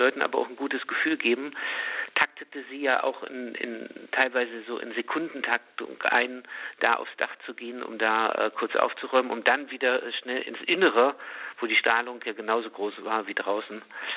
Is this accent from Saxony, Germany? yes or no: yes; Chemnitz, Saxony, Germany; born there; Geboren in Karl-Marx-Stadt, 1979.